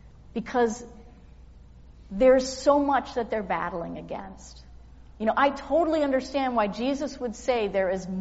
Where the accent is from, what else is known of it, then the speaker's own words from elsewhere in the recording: Canada; I'm like from Canada, so it's like as soon as we see a stranger, we immediately glom onto them.